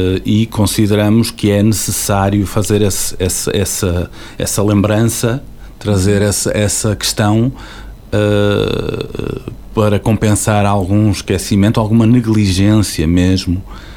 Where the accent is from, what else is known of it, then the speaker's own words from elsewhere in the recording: Moreira, Porto, Portugal; Eu sou de Moreira.